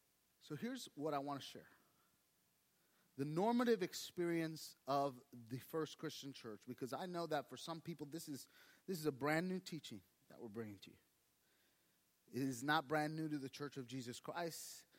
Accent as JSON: {"language": "English", "town": "New York City", "region": "New York", "country": "United States", "tie": "born or raised there", "said": "See, we grew up in the Lower East Side in Manhattan."}